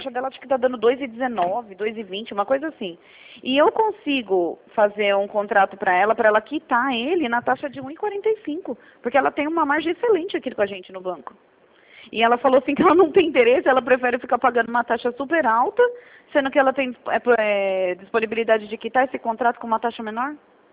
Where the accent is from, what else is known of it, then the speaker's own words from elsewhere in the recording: São Paulo, Brazil; eu sou de São Paulo